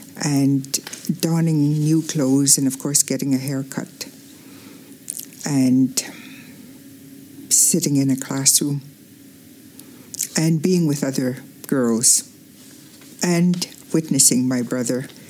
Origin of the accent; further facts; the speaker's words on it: Alberta, Canada; I'm 62 years old. I'm from the Kehewan First Nation in Alberta.